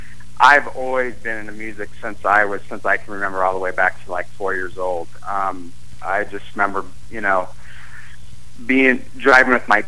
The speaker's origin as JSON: {"language": "English", "town": "Monmouth", "region": "Oregon", "country": "United States", "tie": "born or raised there", "said": "I grew up in Monmouth, Oregon, actually, so just 50 miles away from Salem."}